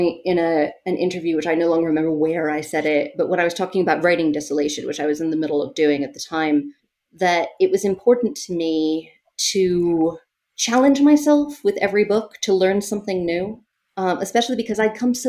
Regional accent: New York City, New York, United States; this thing for my enormous sins is set in Los Angeles. I'm a New Yorker.

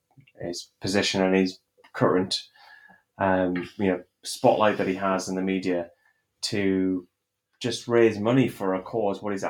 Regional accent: United Kingdom; we shouldn't consider ourselves as British people a success until we can say nobody sleeps on the street

